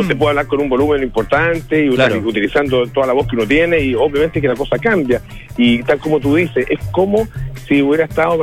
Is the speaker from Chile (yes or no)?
yes; Chile; hay pocas cosas que nos duelan más y nos unan más como chileno que el ser mirados en menos